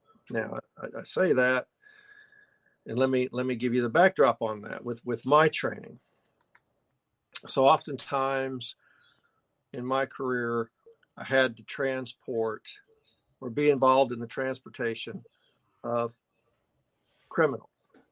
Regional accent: Texas, United States; I love being a Texan. Look, y'all. I just said y'all.

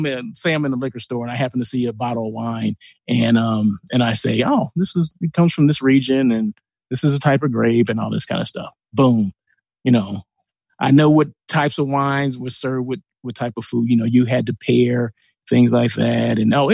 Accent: Blythe, California, United States; I don't love heat. I'm from Blythe.

